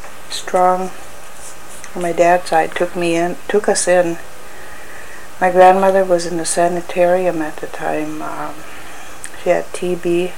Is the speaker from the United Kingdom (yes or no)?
no; Nett Lake, Minnesota, United States; born there; Let's see … I was born in Netlake, Minnesota.